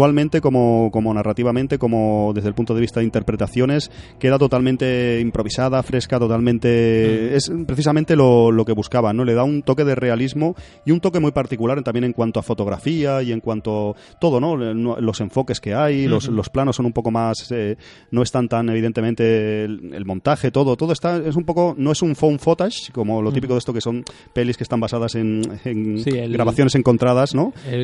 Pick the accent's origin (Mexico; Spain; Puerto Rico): Spain; Catalonia; Soy tan catalán de pura cepa yo que...